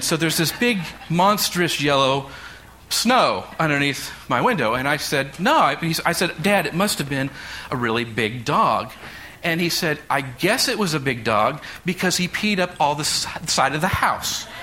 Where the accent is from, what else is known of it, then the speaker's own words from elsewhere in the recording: Kansas, United States; So this is my house when I grew up in Kansas, and this is I lived there all my life.